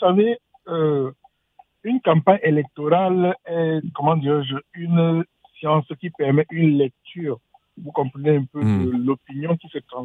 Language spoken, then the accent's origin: French; Cameroon; je viens du Cameroun